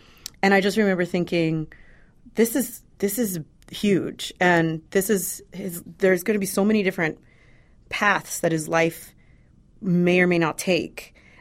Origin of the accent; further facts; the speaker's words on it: Miami, Florida, United States; My life growing up in Miami is pretty intensely tied to family and seeing family in and around the city.